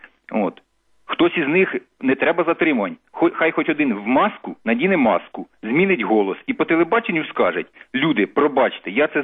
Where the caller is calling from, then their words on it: Cherkasy, Cherkasy Oblast, Ukraine; я з Черкас.